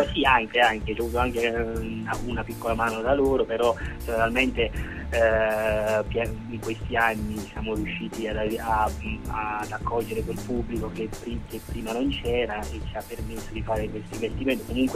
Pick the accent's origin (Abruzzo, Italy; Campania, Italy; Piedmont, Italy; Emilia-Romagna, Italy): Campania, Italy; Naples; born there; now in Gubbio, Italy; Sono nato a Napoli, però vivo ormai dal 97 a Gubbio per così ragioni familiari